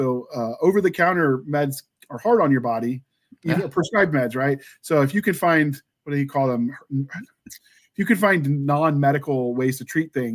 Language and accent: English; the South, United States; I grew up in the South where tea was only meant to be drank one way, ice cold and sweet.